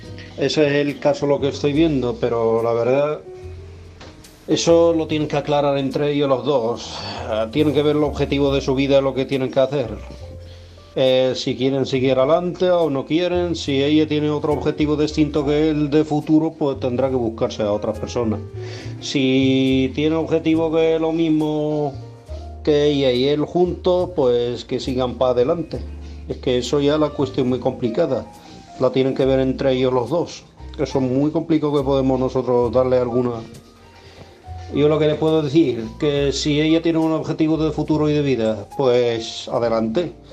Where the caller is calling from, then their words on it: Algeciras, Andalusia, Spain; corresponsal de Algeciras.